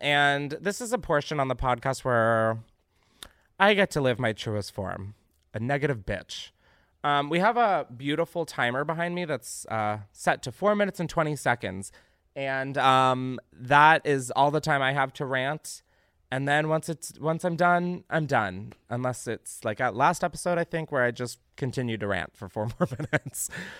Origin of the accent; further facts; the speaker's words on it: Naperville, Illinois, United States; Recently, my hometown of Naperville and surrounding suburbs of Chicago was hit by a tornado